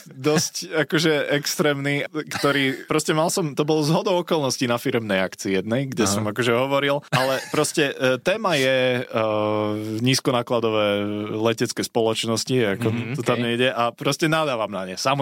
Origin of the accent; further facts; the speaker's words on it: Žilina, Žilina Region, Slovakia; nemám vlasy, pochádzam zo Žiliny.